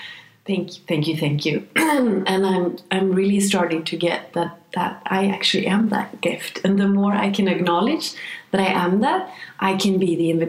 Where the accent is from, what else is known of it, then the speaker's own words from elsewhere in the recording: Sweden; where I grew up in Sweden